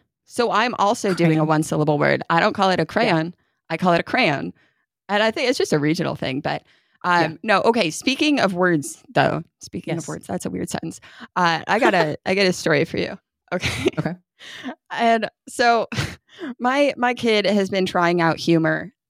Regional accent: New York, United States; moved away as an adult; I lived in New York till I was 24 and I'd be like, I'm from here. I just say some words in a different way.

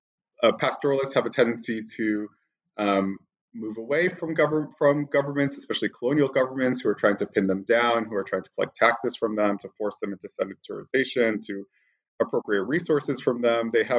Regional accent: New York, United States; born there; Sure. I was born in New York, and I have a kind of very roundabout course towards studying this part of the world.

